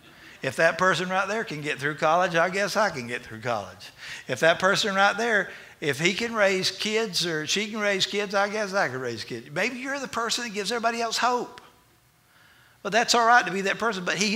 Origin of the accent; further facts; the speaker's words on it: Florida, United States; some of the people I grew up in Florida that I went to school with, they found out I was a minister.